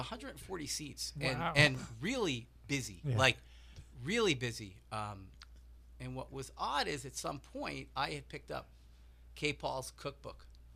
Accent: New Jersey, United States; For some reason, growing up in Jersey, whenever we'd go on vacation, he would drive south. I never went north until I was 18, you know, to Boston.

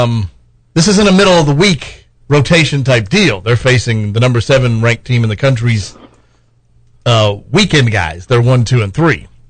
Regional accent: Williamsburg, Kentucky, United States; I'm from Williamsburg, so.

